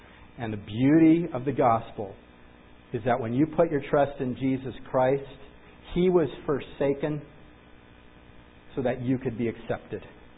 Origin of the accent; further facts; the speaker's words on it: United States; I'm an American.